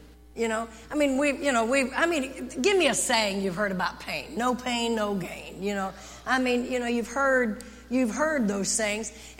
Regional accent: Texas, United States; I mean, we're from Texas. Yes, we've been thirsty. It gets hot and we get thirsty.

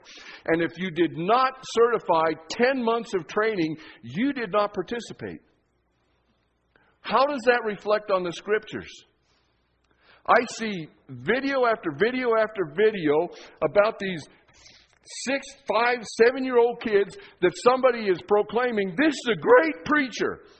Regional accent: Leadville, Colorado, United States; when I grew up in Leadville, there was limited sports opportunities just because of the snow. And in my family, we were skiers.

